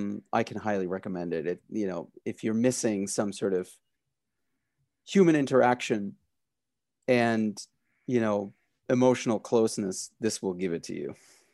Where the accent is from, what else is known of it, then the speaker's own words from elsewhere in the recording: Berlin, Germany; I grew up in Berlin in Germany, so I fell in love with this sort of French Belgian comics